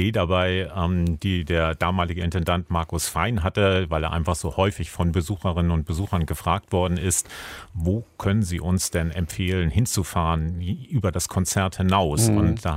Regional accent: Hamburg, Germany; born there; Ich bin gebürtiger Hamburger, lebe in Schleswig-Holstein und bin auch in der Tat dort sehr verwurzelt.

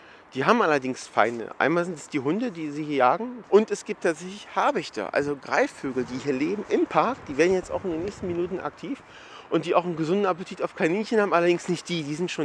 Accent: Berlin, Germany; auch für mich als Berliner

